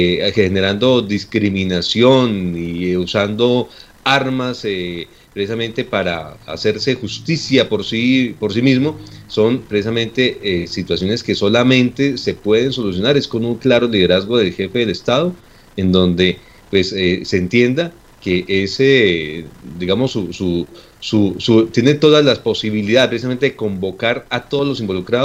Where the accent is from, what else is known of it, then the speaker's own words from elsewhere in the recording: Colombia; nos han llevado a sentirnos muy mal como colombianos.